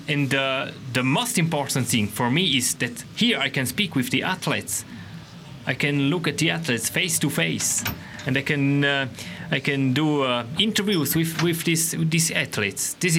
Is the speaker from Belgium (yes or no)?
no; Switzerland; English is a second language; I'm Swiss. I'm from Switzerland, and of course, I hope that the Swiss guy will win this race today.